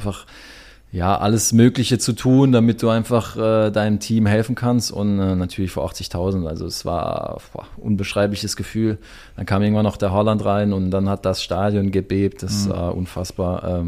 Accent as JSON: {"language": "German", "town": "Freiburg", "region": "Baden-Württemberg", "country": "Germany", "tie": "born or raised there", "said": "Freiburg ist meine Heimat. Ich komme von hier, ich bin schon mein Leben lang hier."}